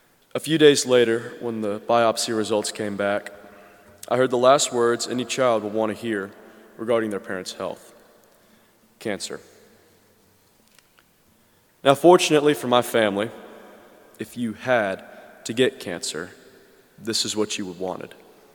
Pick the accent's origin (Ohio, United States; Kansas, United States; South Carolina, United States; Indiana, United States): South Carolina, United States; Columbia; I fondly remember Sundays as a child in Columbia, South Carolina.